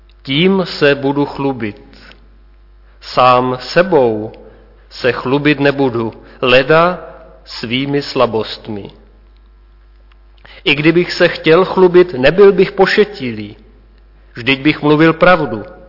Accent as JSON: {"language": "Czech", "town": "Trhové Sviny", "region": "South Bohemian Region", "country": "Czechia", "said": "Jinak pocházím z jižních Čech, z Trhových Svin, stanice Budějovického sboru."}